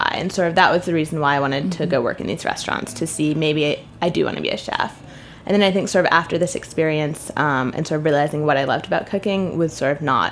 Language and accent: English; New York City, New York, United States; I'm from New York City, actually, born and raised. So, and I was living in New York to begin with, so that was sort of the easiest place to begin my adventure right at home.